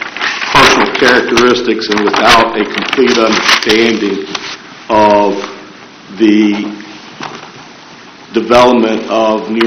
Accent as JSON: {"language": "English", "town": "Lynchburg", "region": "Virginia", "country": "United States", "said": "I'm from Lynchburg"}